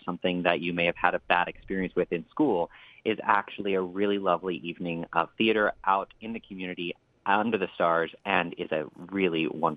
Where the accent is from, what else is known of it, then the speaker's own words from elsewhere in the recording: Ocean City, Maryland, United States; I was born and raised in Ocean City in Berlin, Maryland